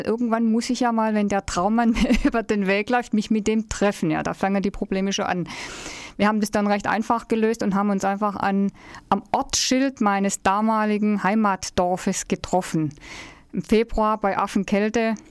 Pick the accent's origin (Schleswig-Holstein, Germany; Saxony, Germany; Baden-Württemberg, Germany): Baden-Württemberg, Germany; ich komme ja nicht direkt aus Stuttgart ursprünglich. Also das sind auch so kleine Städte ringsrum, wo ich mein Unwesen getrieben habe. Also es war ein bisschen ein Kulturstock von der Sprache.